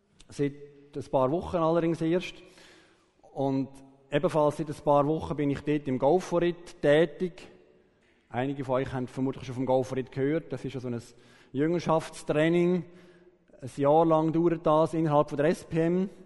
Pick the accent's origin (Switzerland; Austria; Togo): Switzerland; Aarau, Aargau; Aber aufgewachsen bin ich ursprünglich im Kanton Aargau, zu Aarau.